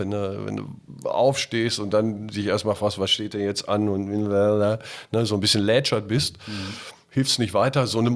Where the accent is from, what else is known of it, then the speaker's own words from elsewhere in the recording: Göttingen, Lower Saxony, Germany; Ich bin ja groß geworden in Göttingen.